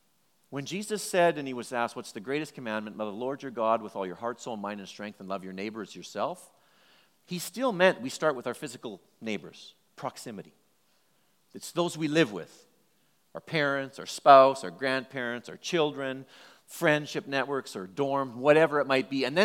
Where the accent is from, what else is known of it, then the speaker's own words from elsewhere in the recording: Edmonton, Alberta, Canada; Well, when I grew up in Northeast Edmonton in Belvedere, once I got my bike when I was probably 9, me and my friends were all over.